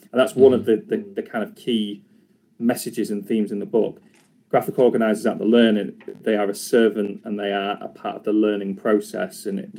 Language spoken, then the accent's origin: English; England, United Kingdom; accent: northern English; I think, if I remember rightly, because of my northern accent